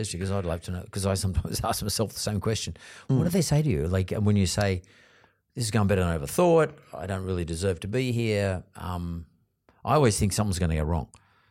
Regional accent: Sydney, New South Wales, Australia; And I don't know if that's because of how I grew up or where I grew up in Sydney.

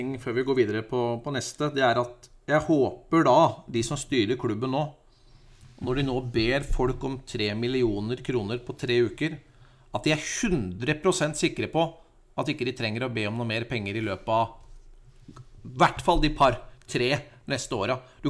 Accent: Larvik, Vestfold, Norway; jeg er fra Larvik.

